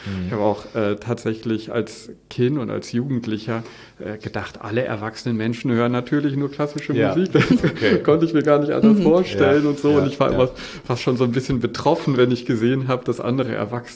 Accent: Düsseldorf, North Rhine-Westphalia, Germany; so im Düsseldorfer Umfeld, wo ich aufgewachsen bin, organisiert.

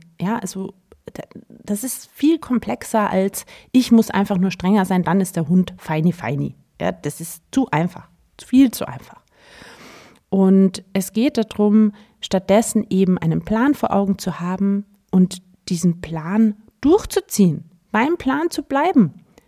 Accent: Austria; so wie man hier bei uns in Österreich sagt.

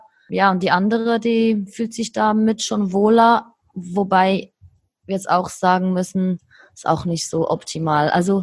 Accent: Switzerland; bin aus der Schweiz

